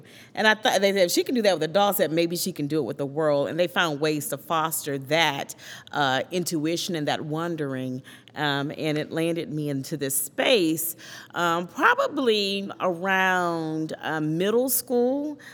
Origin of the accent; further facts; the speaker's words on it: Houston, Texas, United States; born there; now in Memphis, United States; I was born on April the 4th, 1973, 5 years to the date of Martin Luther King's assassination in Houston, Texas. And now I land in Memphis, Tennessee